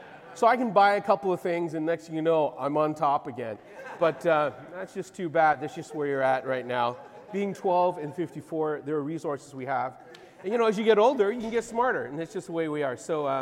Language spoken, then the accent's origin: English; Winnipeg, Manitoba, Canada; I am from Winnipeg, Canada. A lot of you know where that is.